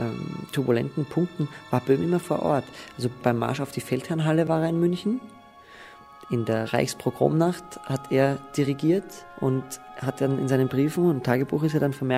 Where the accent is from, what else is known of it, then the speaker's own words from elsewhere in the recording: Graz, Styria, Austria; Und ich bin ja Grazer und ich denke mir immer, ich mag Graz irrsinnig gern